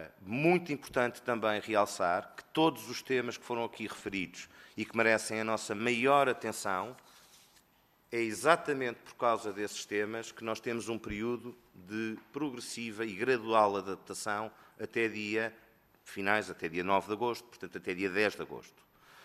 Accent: Portugal; O problema que nós temos, todos, como portugueses, é a falta de informação e as pessoas não saberem.

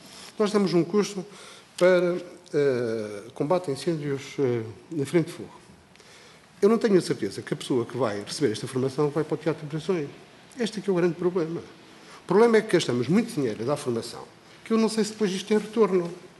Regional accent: Bragança, Portugal; eu sou de Bragança, eu consigo daqui a Bragança em 4 horas e pouco

